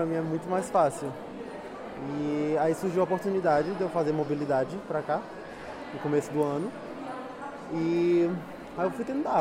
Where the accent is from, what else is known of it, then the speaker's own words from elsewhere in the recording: Brazil; now in Porto, Portugal; tenho 21 anos, sou do Brasil. Lá no Brasil eu estudo cinema e audiovisual.